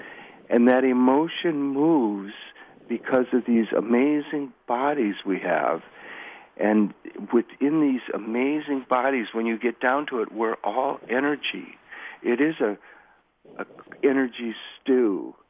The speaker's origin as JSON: {"language": "English", "country": "United States", "said": "at least for me, being an American."}